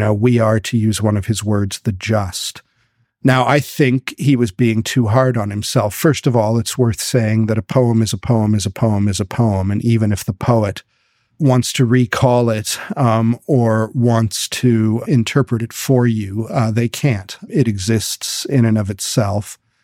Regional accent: Oklahoma City, Oklahoma, United States; There are a bunch of them in America, including my hometown and Eric's hometown of Oklahoma City, where more streets are numbered than they are named.

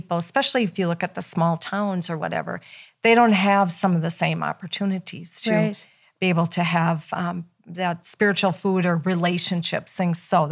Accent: North Dakota, United States; And our vision has always been to, because I'm from North Dakota.

